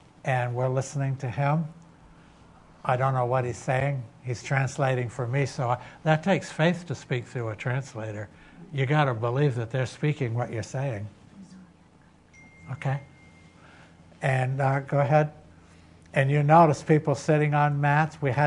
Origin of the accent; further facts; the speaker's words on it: Vermont, United States; I'm from Vermont.